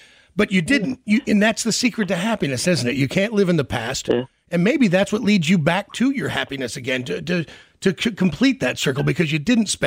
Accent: Kansas City, United States; as a kid, I grew up in Kansas City, of course.

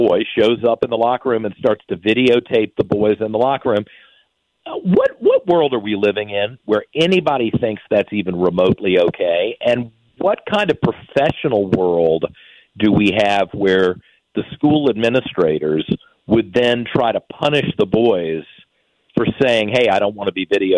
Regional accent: Virginia, United States; You know, I grew up in Virginia.

